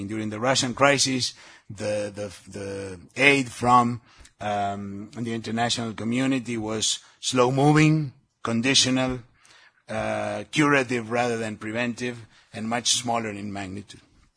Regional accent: Uruguay; I'm from Uruguay, so no crowding out.

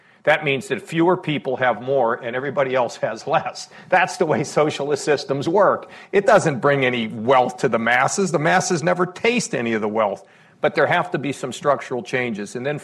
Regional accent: United States; It goes against everything I've ever learned as an American

